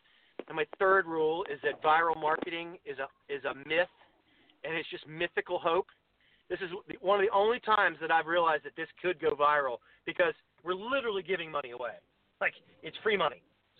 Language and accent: English; Virginia Beach, Virginia, United States; Because I'm from Virginia Beach, and I know a lot of people that own hotels